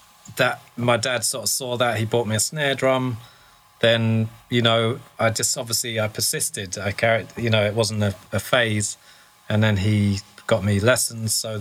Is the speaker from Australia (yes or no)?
no; St Albans, East of England, United Kingdom; Actually from St. Albans, which is very close to London.